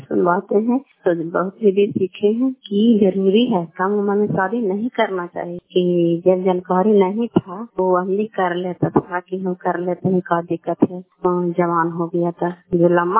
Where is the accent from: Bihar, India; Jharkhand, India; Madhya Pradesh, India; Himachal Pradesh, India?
Bihar, India; Kalyanpur; घर कल्याणपुर वाली गलसी पंचायत खान चांदी जिला नालंदा का निवासी हूँ।